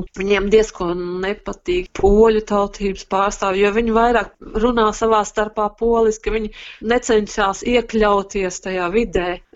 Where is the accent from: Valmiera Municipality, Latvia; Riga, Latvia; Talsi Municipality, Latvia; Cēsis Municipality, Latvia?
Talsi Municipality, Latvia; Roja; moved away as an adult; now in United Kingdom; 57 gadus vecā, dzīvoju Lielbritānijā 8 gadus. Vispār es esmu no Rojas. Es pārcēlos uz Lielbritāniju